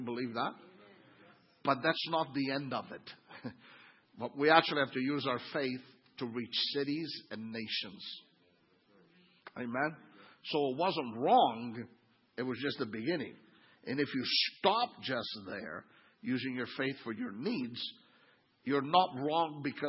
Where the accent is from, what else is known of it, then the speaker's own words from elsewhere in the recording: Canada; now in Italy; because Connie and I are Canadian missionaries to Italy. Right? Think of us as your Canadian missionary hub.